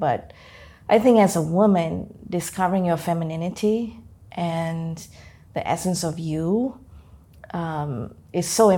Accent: India; And as an Indian woman, like, I had to learn to shave because we have a lot of hair on us

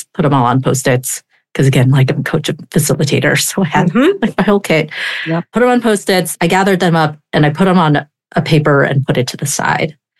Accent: California, United States; I grew up in the Bay Area. My husband grew up in the Bay Area. Our parents are here.

